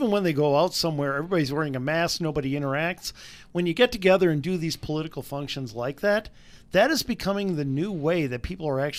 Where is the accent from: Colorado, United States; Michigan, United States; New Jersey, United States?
Colorado, United States; Aurora; I'm sitting here with Arvada. I almost said Aurora. I'm from Aurora.